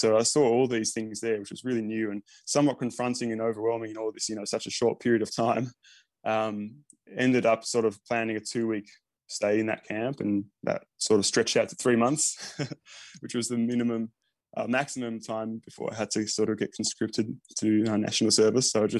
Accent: Tasmania, Australia; I'm from Tassie, kind of new paramedic.

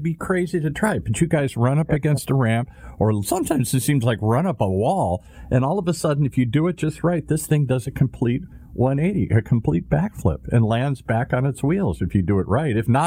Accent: Detroit, Michigan, United States; I grew up in Car Town. I grew up in Detroit. I live in Southern California the last 30, 40 years here, but I'm a car kid

